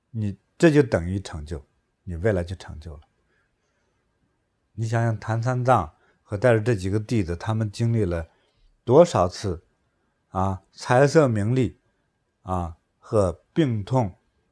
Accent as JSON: {"language": "Chinese", "country": "China", "said": "就是我们中国人有很多一些学派，就是叫做中庸派嘛。"}